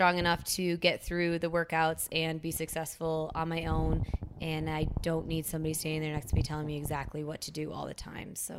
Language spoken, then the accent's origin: English; Fort Collins, Colorado, United States; I'm from Fort Collins, Colorado, and we'll be moving to Ohio.